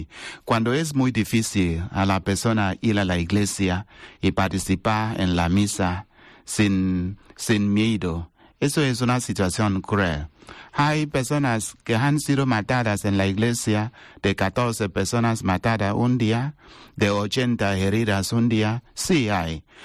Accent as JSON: {"language": "Spanish", "country": "Nigeria", "second_language": "Spanish", "said": "Soy padre de Nigeria."}